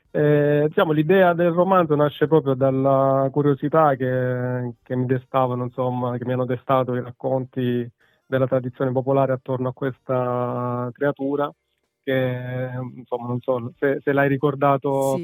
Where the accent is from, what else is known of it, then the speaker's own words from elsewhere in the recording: Guagnano, Apulia, Italy; un po' di anni fa io ho sempre vissuto a Guagnano, in provincia di Lecce, quindi diciamo sono molto legato alla mia terra.